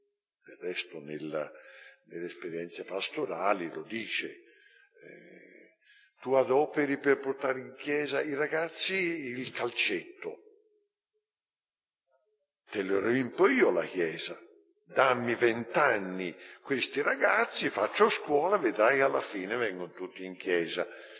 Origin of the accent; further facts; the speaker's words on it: Florence, Tuscany, Italy; Sono nato a Firenze, ho studiato a Firenze, non sono uscito da Firenze, ho fatto il mio apostolato in Firenze, sempre lì, sempre lì.